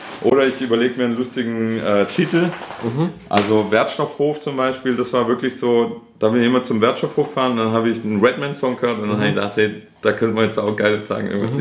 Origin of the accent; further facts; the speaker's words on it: Baden-Württemberg, Germany; accent: Stuttgart Swabian; ich habe ja eher so das Stuttgarter Schwäbisch.